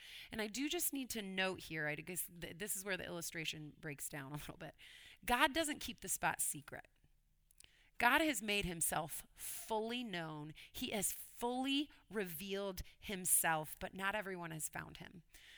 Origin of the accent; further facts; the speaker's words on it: Illinois, United States; also born or lived in Louisville, Kentucky; Now, growing up in Illinois, I always called sleepovers, sleepovers. It's just what you did.